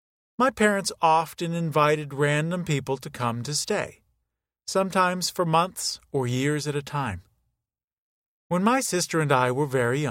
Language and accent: English; Flint, Michigan, United States; My hometown of Flint, Michigan, ranked at the absolute bottom.